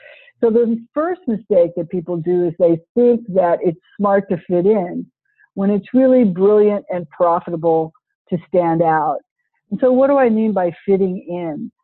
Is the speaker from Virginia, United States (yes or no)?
no; California, United States; You know, I grew up in California. My father was a high school principal.